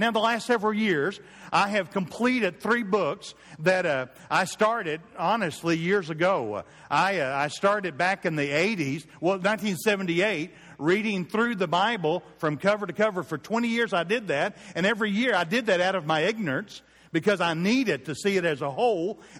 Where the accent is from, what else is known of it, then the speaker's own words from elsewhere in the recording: Clayton, Oklahoma, United States; the needs where I grew up in Clayton, Oklahoma